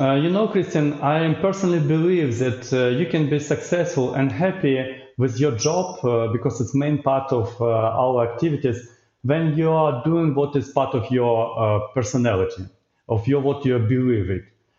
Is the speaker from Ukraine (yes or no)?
yes; Ukraine; English is a second language; now in Germany; I'm coming from Ukraine, I have my mother in Ukraine